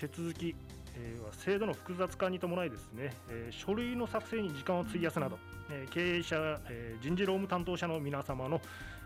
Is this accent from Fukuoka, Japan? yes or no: no; Aso, Kumamoto, Japan; ただ僕の地元阿蘇はですねまだ寒いんですね。